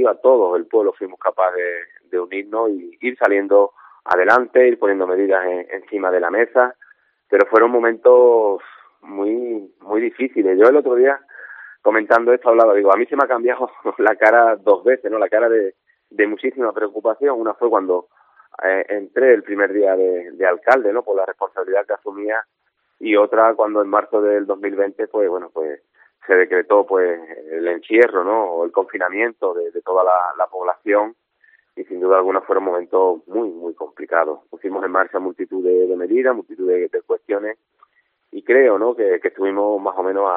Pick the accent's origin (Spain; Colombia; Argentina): Spain; Conil de la Frontera, Andalusia; nosotros somos de Conil de la Frontera, un pueblo de Cádiz.